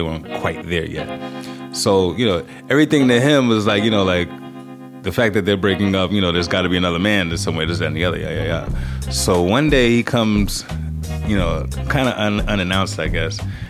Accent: Queens, New York, United States; born there; I was born in Queens General Hospital. That's in Queens, New York. And both my parents are from the Bland Projects in Flushing, Queens.

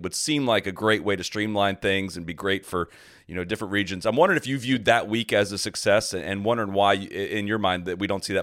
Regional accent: Dublin, Ohio, United States; That's exactly right. Yeah, that was actually my backyard. I grew up in Dublin, Ohio, and that was at that course.

